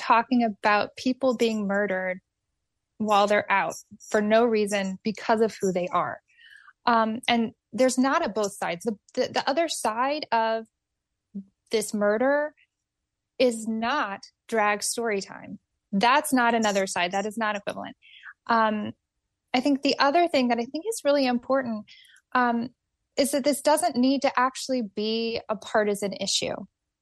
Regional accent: Oklahoma, United States; I'm from Oklahoma. My family are all Republicans.

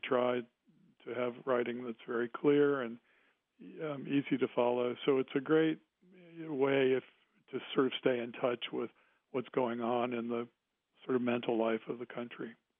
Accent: Virginia, United States; You know, I grew up in Virginia, and Virginia is a state that looks to its history a lot.

